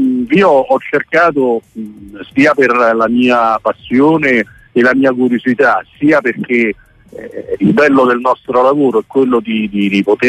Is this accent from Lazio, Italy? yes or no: yes; Rome, Lazio, Italy; Io sono romano, insomma, ho seguito